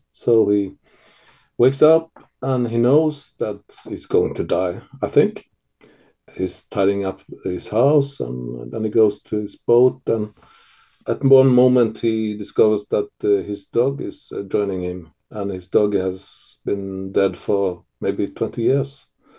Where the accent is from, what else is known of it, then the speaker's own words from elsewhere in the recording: Vestland, Norway; And I can see why tourists come to Hardanger and my hometown, because it's really beautiful and it's wild and it's raw.